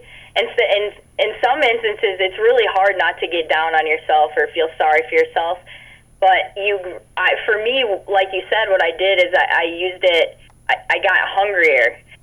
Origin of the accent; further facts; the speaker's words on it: Minnesota, United States; moved away as an adult; You know, growing up, I loved Minnesota. Growing up, I loved my high school. I went to Chaska High School.